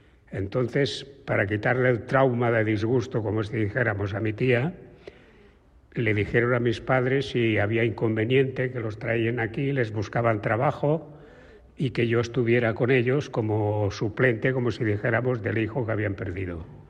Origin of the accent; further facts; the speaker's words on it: Catalonia, Spain; also born or lived in Extremadura; Jo vaig néixer a Extremadura, però em van portar aquí que tenia 7 mesos. O sigui, en realitat soc català.